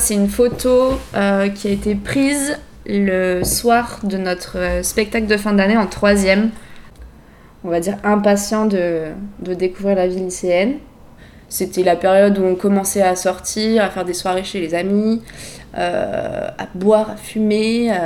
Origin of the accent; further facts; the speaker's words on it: Bordeaux, Nouvelle-Aquitaine, France; born there; j'ai 23 ans, je suis née à Bordeaux, je vis encore à Bordeaux. Aujourd'hui, on est chez mon père, donc dans un appartement près de Bordeaux-Centre. C'est là où j'ai vécu ces 4 dernières années